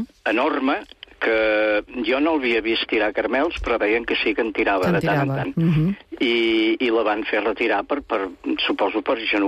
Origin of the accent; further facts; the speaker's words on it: Manresa, Catalonia, Spain; Jo sóc de Manresa i allà també en teníem una.